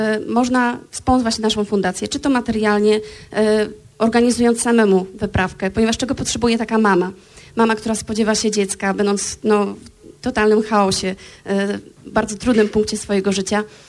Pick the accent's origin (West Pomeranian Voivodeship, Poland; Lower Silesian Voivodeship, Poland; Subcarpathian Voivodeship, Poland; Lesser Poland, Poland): West Pomeranian Voivodeship, Poland; Szczecin; Wiecie, że jesteśmy ze Szczecina